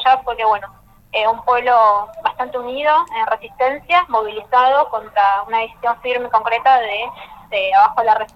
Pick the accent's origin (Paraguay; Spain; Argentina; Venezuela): Argentina; Jujuy; Si bien tengo familiares allá y soy de Jujuy